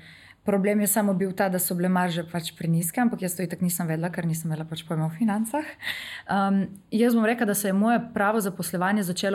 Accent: Primorska, Slovenia; Italija nam je veliki ziv, ampak po drugi strani jo zelo dosti čutimo, ker smo iz Primorske.

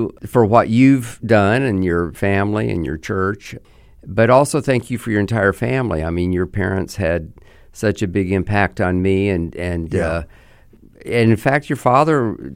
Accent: Lakeland, Florida, United States; little did we know growing up in Lakeland, Florida, how could we have envisioned in the 60s all that's happened since then?

